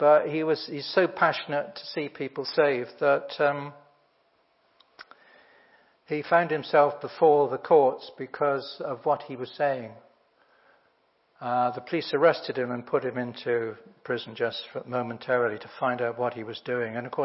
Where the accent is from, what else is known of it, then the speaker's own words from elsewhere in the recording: United Kingdom; I think we're very British sometimes.